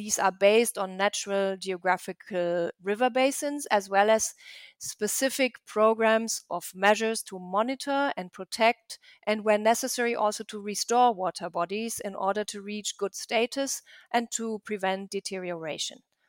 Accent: Germany; English is a second language; for example, with regard to Germany, my home country, almost half of the water abstraction in Germany is related to energy supply.

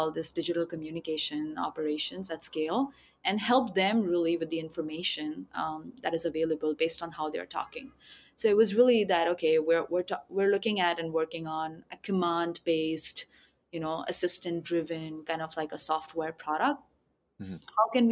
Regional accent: India; So I'm an electronics engineer by background, born and raised in India.

